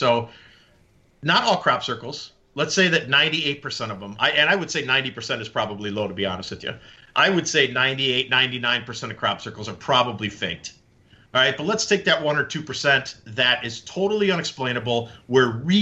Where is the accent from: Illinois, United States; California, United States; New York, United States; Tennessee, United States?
Illinois, United States; Chicago; And growing up in the Chicagoland area and all the farm fields in Indiana